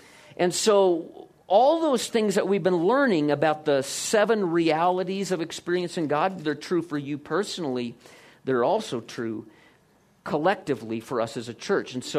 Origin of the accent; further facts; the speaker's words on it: Iowa, United States; growing up in Iowa, we were grain farmers.